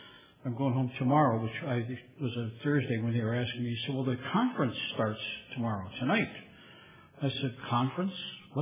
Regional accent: Cleveland, Ohio, United States; I grew up in Cleveland, Ohio

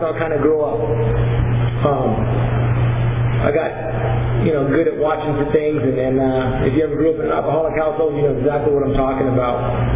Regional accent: Lompoc, California, United States; I grew up in this little town. I'm from Fresno, but I'm not from Fresno. I grew up in this little town called Lompoc, out on the coast.

